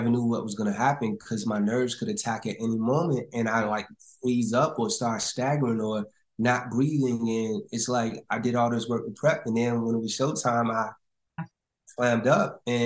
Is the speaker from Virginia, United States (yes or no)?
yes; Virginia, United States; Virginia.